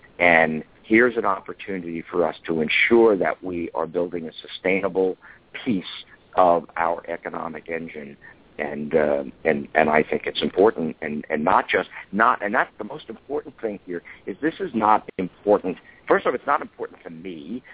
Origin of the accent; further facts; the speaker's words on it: New York, United States; accent: New York; I grew up in New York, but some people joke that I've lost most of my New York accent until someone from New York starts talking to me